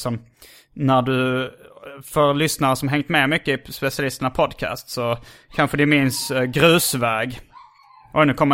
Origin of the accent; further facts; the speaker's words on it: Hjärup, Skåne, Sweden; also born or lived in Lund; jag flyttade från Järup där mitt trasdockegäng var.